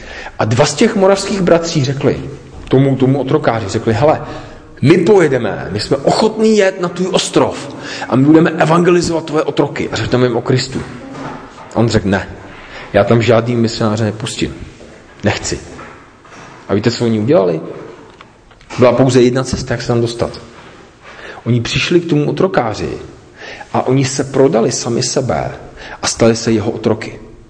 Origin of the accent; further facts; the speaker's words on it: Prague, Czechia; Pastor Petr a já, my jsme z Jižňáku. Prostě kluci z Jižňáku.